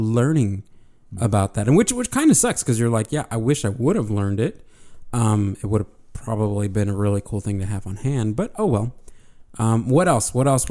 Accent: Texas, United States; I must have missed that course, because, and I'm from Texas.

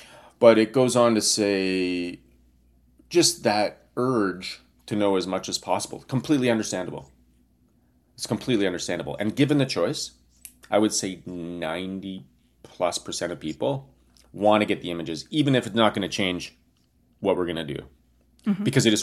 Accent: Canada; You know, by the way, I'm Canadian, so...

